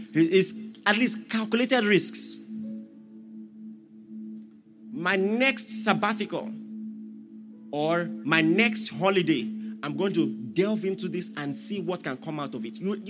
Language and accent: English; Nigeria; You don't understand how strange that is to me as a Nigerian.